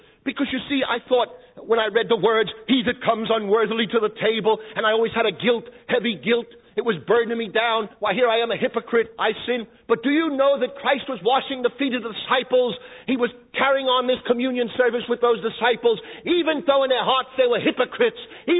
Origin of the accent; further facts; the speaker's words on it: Brooklyn, New York, United States; Now, being where I come from Brooklyn, New York, first I was suspicious.